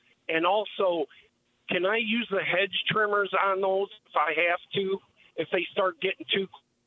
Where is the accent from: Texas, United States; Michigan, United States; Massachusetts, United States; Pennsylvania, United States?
Michigan, United States; now in Eau Claire, United States; Well, I'm a truck driver in Eau Claire right now, but I'm from Michigan.